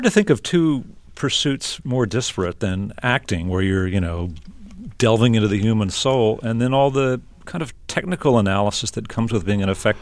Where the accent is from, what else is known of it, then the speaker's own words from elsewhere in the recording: Lubbock, Texas, United States; born there; Well, you know, I was born in Lubbock and have a lot of family in West Texas